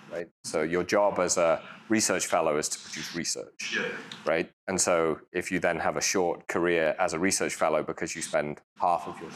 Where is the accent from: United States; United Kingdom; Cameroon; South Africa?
United Kingdom; I'm British, I don't, I think.